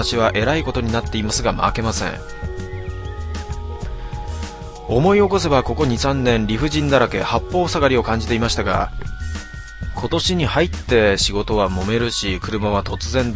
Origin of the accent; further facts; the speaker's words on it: Ehime, Japan; 四国は私の故郷、愛媛県出身なんですが